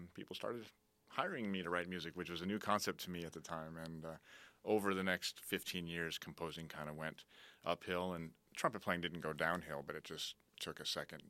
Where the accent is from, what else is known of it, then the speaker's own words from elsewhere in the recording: Illinois, United States; I grew up in a suburb of Chicago and found a trumpet on my couch that my brother had